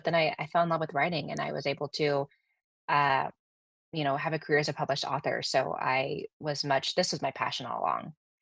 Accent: United States; moved away as an adult; which is being an American abroad.

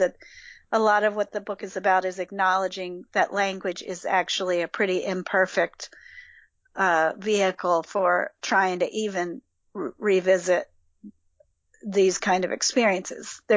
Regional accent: Newtown, Connecticut, United States; but like when I would say like I'm from Newtown and occasionally people would say, I can't imagine living there.

